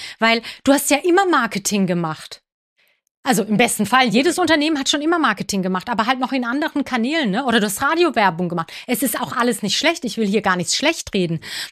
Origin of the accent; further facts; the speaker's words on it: Karlsruhe, Baden-Württemberg, Germany; now in Baden-Baden, Germany; ich liebe Karlsruhe, ist meine Heimat